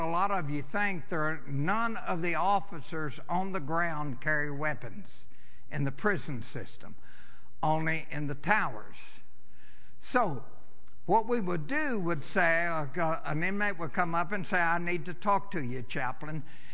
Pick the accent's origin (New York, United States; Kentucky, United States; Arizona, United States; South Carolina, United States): Kentucky, United States; Buffalo; I had nothing to do with growing up on Buffalo Hill in Buffalo, Kentucky, as a snotty-nosed kid with a grass string holding up my britches.